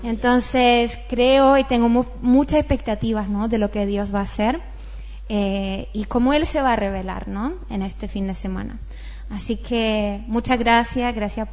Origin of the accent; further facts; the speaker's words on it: Sweden; now in Bilbao, Spain; Soy de Suecia. Y llevamos en Bilbao 7 años.